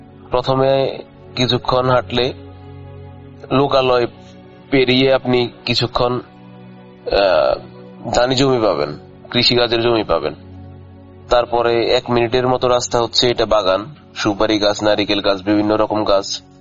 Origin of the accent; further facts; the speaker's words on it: Lakshmipur, Chittagong Division, Bangladesh; now in Jeddah, Saudi Arabia; আমার জন্ম লক্ষ্মীপুর জেলার পিয়ারপুর গ্রামে। আমি বর্তমানে সৌদি আরবের জেদ্দা শহরে অবস্থান করছি।